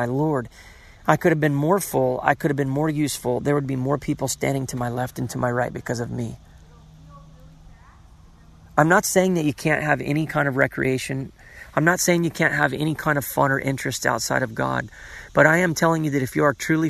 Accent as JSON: {"language": "English", "town": "Cocoa Beach", "region": "Florida", "country": "United States", "tie": "born or raised there", "said": "I grew up in Cocoa Beach and I rode some of the very first jet skis that were made right there in the ocean."}